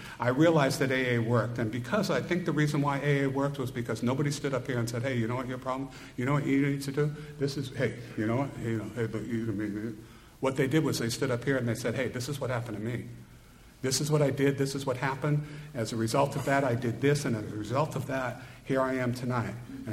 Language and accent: English; Lynn, Massachusetts, United States; born there; But I was born in Lynn, and in Lynn, Massachusetts